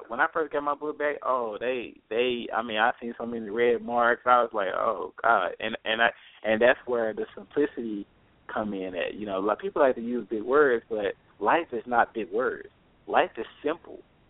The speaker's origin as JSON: {"language": "English", "region": "the South", "country": "United States", "said": "people, you know, the way we talk, you know, we're from the South."}